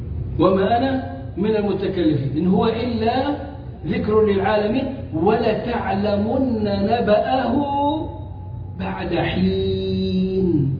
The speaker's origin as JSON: {"language": "Arabic", "country": "Egypt", "said": "واحنا عندنا في مصر بيقول لك ما تخلينا زي تونس احنا كمان"}